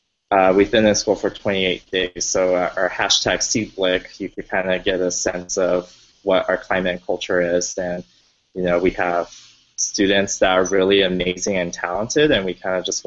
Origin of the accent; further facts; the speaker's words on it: Colorado, United States; I grew up landlocked in Colorado where never exposed to any water.